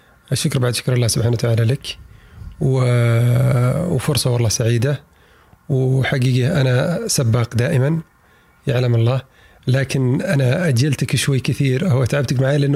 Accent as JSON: {"language": "Arabic", "town": "Riyadh", "region": "Riyadh Province", "country": "Saudi Arabia", "tie": "born or raised there", "also_born_or_lived": "Al-Qassim / Abha", "said": "طبعا أنا نشأت ولدت في الرياض، لكن نشأت متنقل بين قريتنا في يعني هي الآن تحسب في القصيم على طريق المدينة المنورة عند أخوالي وعند وفي الرياض، يعني أنا في الرياض"}